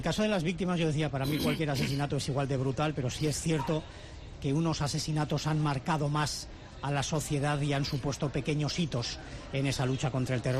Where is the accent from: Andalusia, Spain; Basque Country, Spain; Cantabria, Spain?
Cantabria, Spain; Santander; qué podríamos hacer como santanderinos, como cántabros un poquito